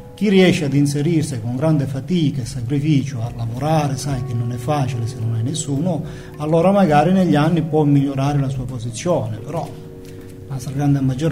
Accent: Calabria, Italy; ho avuto la fortuna di vederli in Sila, perché sono calabrese

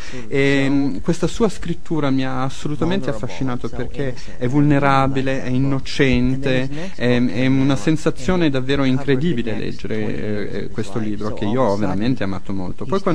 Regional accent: United States; now in France; Io mi sono trasferito dall'America 8 anni fa, sono venuto a vivere in Europa, adesso vivo in Francia, e devo dire, mi è servita questa esperienza, perché è stato solo quando io me ne sono andato dall'America che mi sono davvero reso conto di quanto americano io davvero fossi e sono

